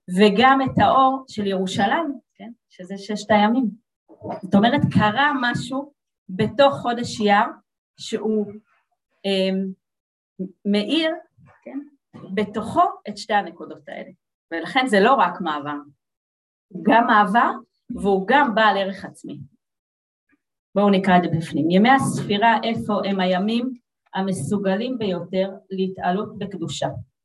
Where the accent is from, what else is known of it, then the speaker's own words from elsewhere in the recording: Jerusalem, Jerusalem District, Israel; אני גדלתי ברובע, ולפני כמה שנים שכזה הלכנו לכותל